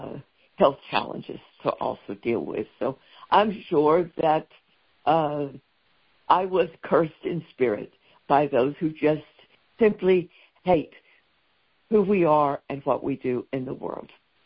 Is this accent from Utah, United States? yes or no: no; Texas, United States; accent: Texas; My Texas accent isn't quite the accurate.